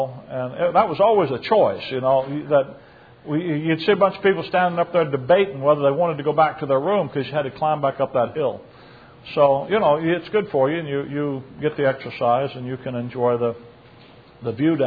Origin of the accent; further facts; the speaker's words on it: Chicago, Illinois, United States; I'm from Chicago.